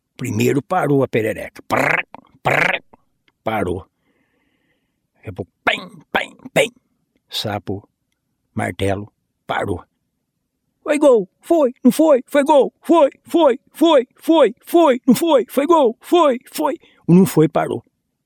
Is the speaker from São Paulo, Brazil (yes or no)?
yes; São Luís do Paraitinga, São Paulo, Brazil; born there; Então eu nasci lá em São Luís do Paraitinga, né? E eu tenho um sítio a 7 quilômetros lá.